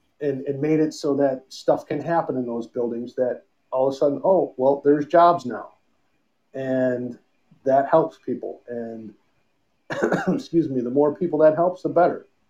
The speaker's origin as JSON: {"language": "English", "town": "Grosse Pointe", "region": "Michigan", "country": "United States", "tie": "born or raised there", "said": "Well, I grew up in Gross Point."}